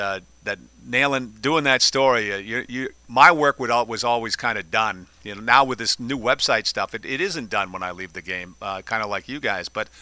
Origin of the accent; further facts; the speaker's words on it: Vermont, United States; I'm not from Brattleboro, Vermont. I'm a different part of the state